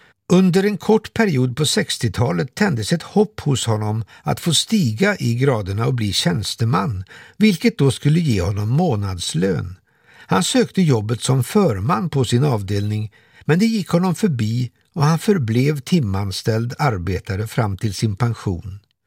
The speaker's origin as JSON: {"language": "Swedish", "town": "Trollhättan", "region": "Västra Götaland County", "country": "Sweden", "tie": "born or raised there", "said": "Min barndom och uppväxt i Trollhättan var mycket fin."}